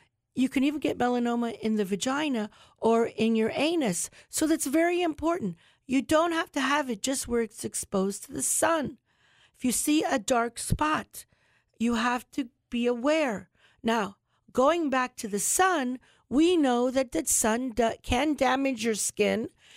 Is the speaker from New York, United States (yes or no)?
no; Charlotte County, Florida, United States; As you know, my family came from Cuba in 1947. So I grew up here in Charlotte County. My family's been here since 1960.